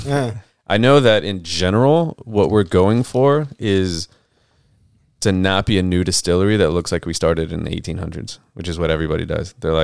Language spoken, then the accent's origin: English; Houston, Texas, United States; I'm born and raised in Houston, so I could give two shits. You know, I'm a Houstonian.